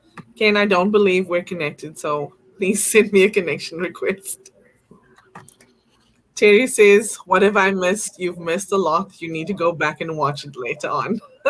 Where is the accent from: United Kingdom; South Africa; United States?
South Africa; now in Canada; I remember when I moved to Canada and I came here from South Africa, and my husband took me grocery shopping